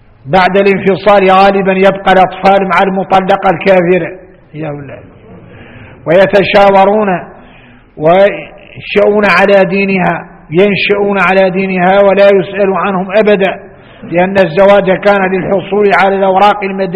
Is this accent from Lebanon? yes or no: no; Mauritania; احنا موريتاني